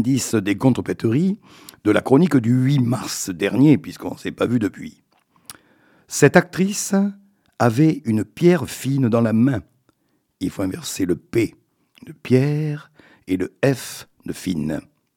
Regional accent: Nouvelle-Aquitaine, France; On termine donc le mois de la femme, mais chez nous en Périgord, ce n'est jamais fini.

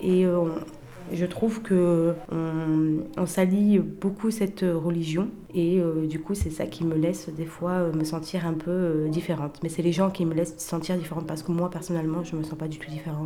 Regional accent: France; Oui, je viens d'Algérie. Bon, je suis née ici, j'ai grandi ici, mais d'origine algérienne.

